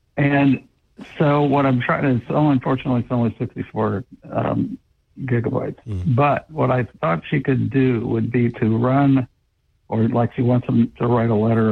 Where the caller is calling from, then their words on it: Columbus, Ohio, United States; … from Columbus, Ohio.